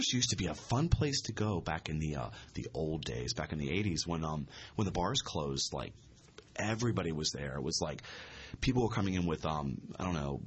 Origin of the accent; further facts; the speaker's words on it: Pittsburgh, Pennsylvania, United States; because I am from Pittsburgh, and I'm the most worldwide famous gay Pittsburgher.